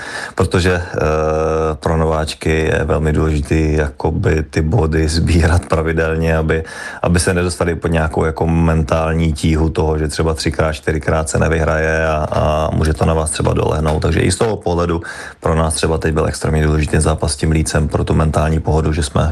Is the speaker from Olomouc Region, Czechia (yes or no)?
no; Brno, South Moravian Region, Czechia; My jsme oba původem z Brna, takže jsme si hnedka rozuměli.